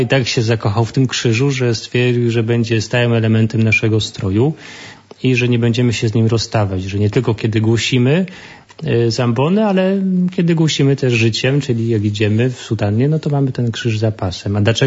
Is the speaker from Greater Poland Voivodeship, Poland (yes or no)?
yes; Gostyń, Greater Poland Voivodeship, Poland; pochodzę z Gostynia, z takiego miasteczka w Wielkopolsce